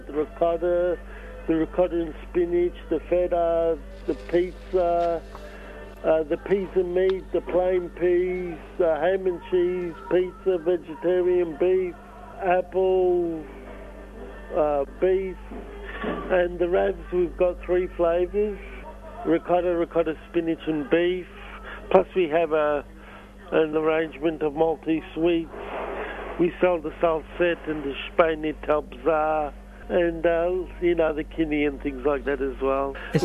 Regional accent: Australia; born there; I was born in Australia back in 65.

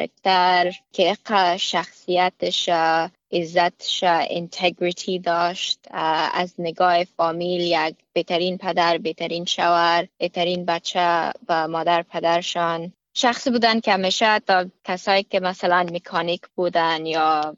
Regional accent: Afghanistan; now in Australia; رفتیم به افغانستان یک چند فامیلا را دیدنش. بسیار عجیب احساس بود که اتو احساس نمیکردم که ما مثلا پس به کشور خود رفتیم.

